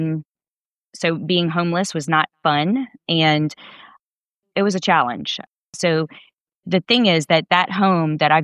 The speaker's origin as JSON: {"language": "English", "town": "Clinton", "region": "Louisiana", "country": "United States", "tie": "born or raised there", "said": "So I was raised in Clinton, Louisiana, which is a really small country town."}